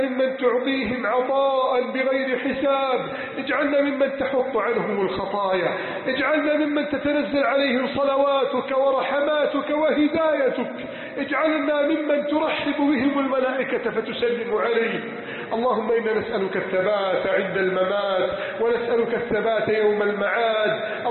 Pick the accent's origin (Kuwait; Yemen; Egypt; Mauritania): Egypt; اللهم احفظ بلدنا مصر